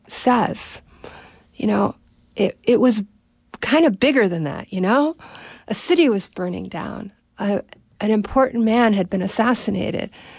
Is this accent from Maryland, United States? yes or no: yes; Baltimore, Maryland, United States; I mean, I was very influenced by something that happened to me growing up in Baltimore.